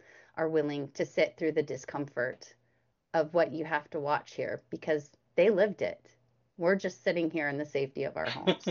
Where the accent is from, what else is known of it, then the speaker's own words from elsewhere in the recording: United States; then maybe I don't deserve to have all of the freedom that I do as an American woman.